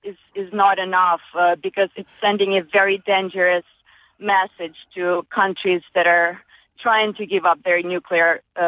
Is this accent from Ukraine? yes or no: yes; Eastern Ukraine, Ukraine; now in Newton, United States; I live in America, but I'm from Eastern Ukraine, and that's the region that speaks Russian and is considered pro-Russian.